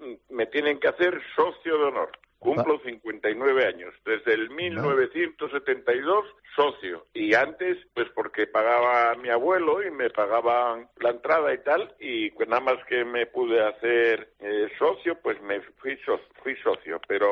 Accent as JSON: {"language": "Spanish", "town": "Gijón", "region": "Asturias", "country": "Spain", "tie": "born or raised there", "said": "yo leía aquí en mi tierra, en Gijón"}